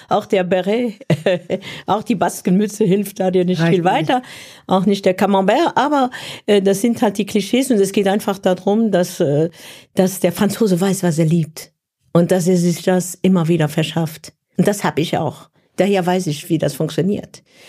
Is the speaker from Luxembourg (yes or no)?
yes; Luxembourg; Ja, ich fühle mich auch als Luxemburgerin und so zwischen Belgien, Deutschland, Frankreich.